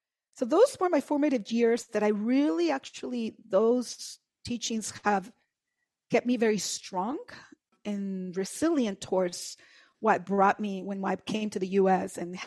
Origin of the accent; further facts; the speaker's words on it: Mexico; I grew up in Mexico. My dad grew up in the U.S.